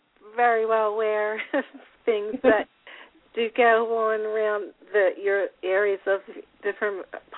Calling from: New Jersey, United States; New Jersey.

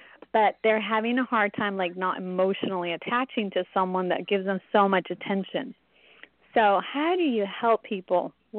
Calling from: California, United States; I'm calling from California, and I have a quick question.

